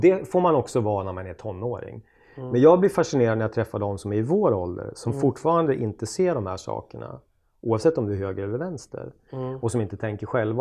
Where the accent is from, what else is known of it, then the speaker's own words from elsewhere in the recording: Östersund, Jämtland County, Sweden; Det är inget hippt att åka upp till Östersund där jag kommer ifrån.